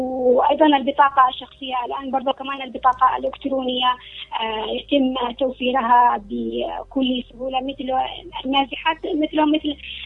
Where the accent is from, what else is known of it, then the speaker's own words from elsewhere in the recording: Yemen; أنا قبل ما أكون نازحة أنا يمنية